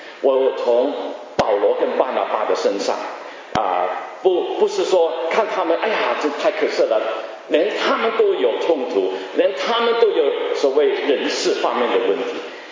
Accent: Guangdong, China; 不要把他看死啊，我们广东人抬谁抬谁的啊

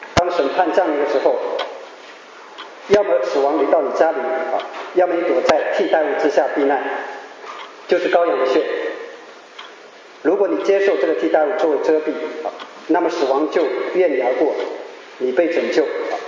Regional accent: China; 但是很巧合的是今天也是我们中国人说的清明节，对吗？

